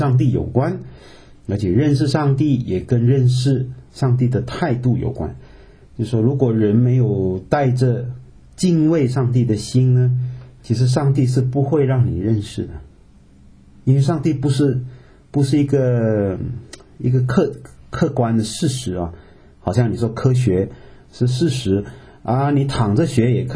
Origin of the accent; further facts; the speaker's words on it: Beijing, China; 我们北京人哈、啊、是天之骄子啊，北方啊